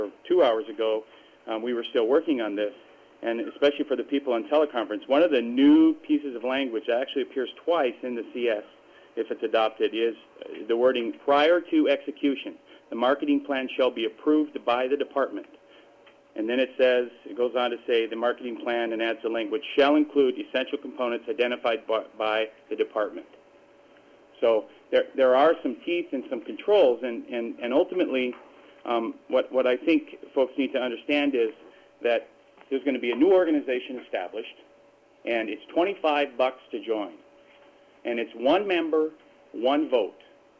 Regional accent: Nome, Alaska, United States; I grew up in Nome. I've seen it from all different angles.

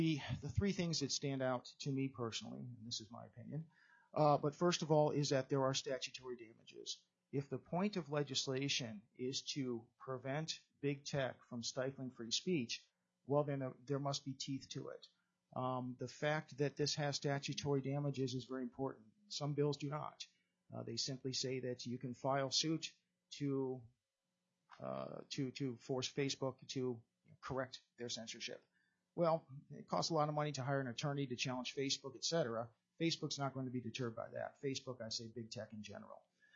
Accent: Florida, United States; I'm from Florida. So Atlanta, Florida, they're kind of closer.

